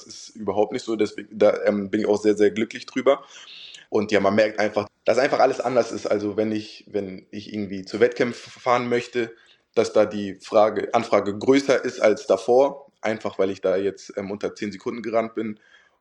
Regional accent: Hamburg, Germany; born there; moved away; Also ich bin 2000 in Hamburg geboren und da hat so alles angefangen.

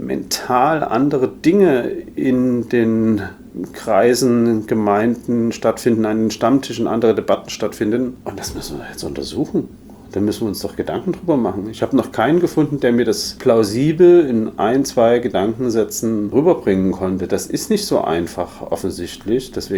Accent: Dresden, Saxony, Germany; die Menschen in meiner Heimat in Dresden

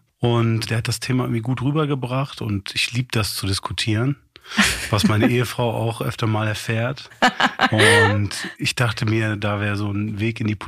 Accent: Kassel, Hesse, Germany; ich bin damals in Kassel aufgewachsen.

